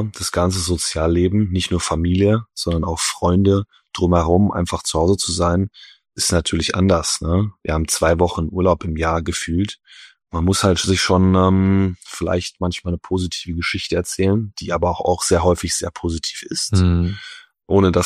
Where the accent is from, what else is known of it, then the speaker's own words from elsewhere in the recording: Warstein, North Rhine-Westphalia, Germany; Ich bin, würde ich sagen, sehr behütet aufgewachsen auf dem Land. Mhm. Bin sehr glücklich darüber. In Warstein, sehr ruhige Gegend